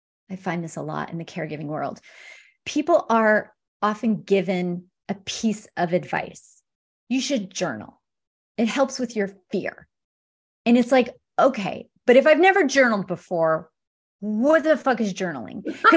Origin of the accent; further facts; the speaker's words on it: Oregon, United States; Oh, Debbie's from Oregon. I'm from Oregon.